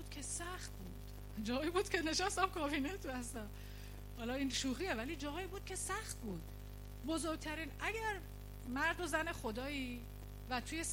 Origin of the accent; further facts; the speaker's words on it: Iran; moved away; یادم من وقتی که از ایران اومدم اینجا خیلی تجربه خیلی چیزا رو نداشتم.